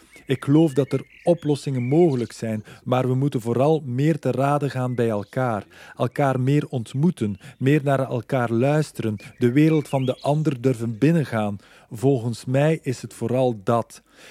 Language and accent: Dutch; DR Congo; Dus hoe kan je dan als Congolees zeggen, Vietnam interesseert me niet, het is zo ver weg.